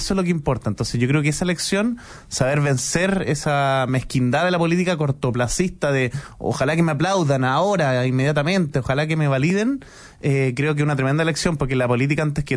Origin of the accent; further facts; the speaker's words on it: Concepción, Biobío, Chile; now in Santiago, Chile; Yo soy de Concepción, no me considero del sur porque sería un insulto para usted, me imagino, que es como ser del norte, ser de Concepción. Pero igual me encuentro aquí en la capital, en Santiago